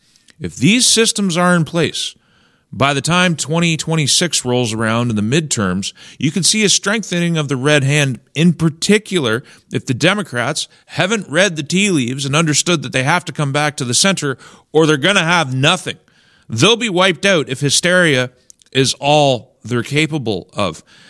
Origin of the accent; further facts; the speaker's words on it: Canada; Now, I'm a Canadian. I was born in Canada. I've been here my entire life.